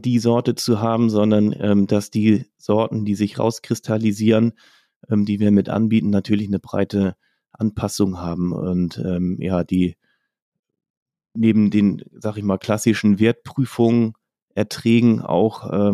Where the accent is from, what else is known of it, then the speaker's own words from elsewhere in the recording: Kiel, Schleswig-Holstein, Germany; ich habe in Kiel mein Agrarstudium gemacht, im Bachelor und Master, bin auch geborener Kieler, also ja, doch ein typisches Nordlicht, würde ich mal sagen.